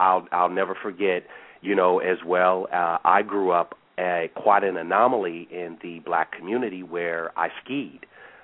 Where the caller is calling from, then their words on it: Los Angeles, California, United States; also born or lived in St. Paul; I'm calling from Los Angeles. I usually call in. I've been traveling. I'm a resident, an ex-resident of St. Paul.